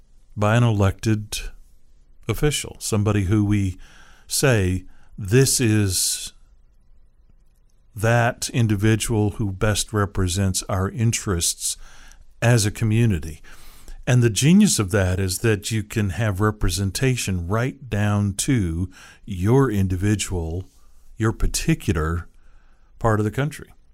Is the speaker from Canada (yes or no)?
no; Seattle, Washington, United States; I mean, I grew up in the Seattle area, so in the last 40 years, yes, I've heard the whole damn Yankee thing more than once.